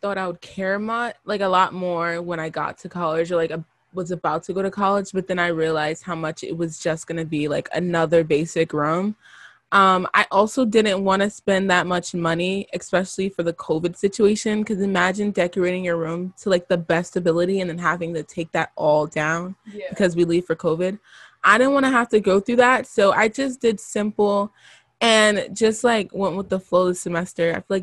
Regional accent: Queens, New York, United States; I am from Queens, New York.

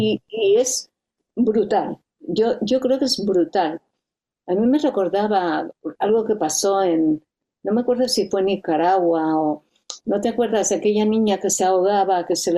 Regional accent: Mexico; yo soy mexicana de nacimiento y ahí todos los niños sabemos

